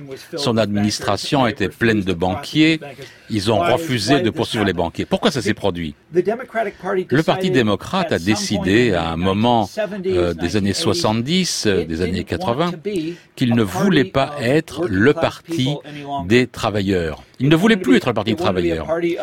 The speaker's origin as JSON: {"language": "French", "region": "Kansas", "country": "United States", "said": "Moi, je viens du Kansas. Si vous allez dans les petits patelins du Kansas, dans cette partie du pays, la rue principale, il n'y a plus rien."}